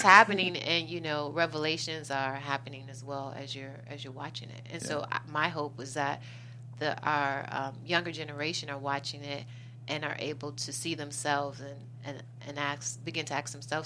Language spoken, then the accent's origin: English; Chicago, Illinois, United States; You know, I'm originally from Chicago.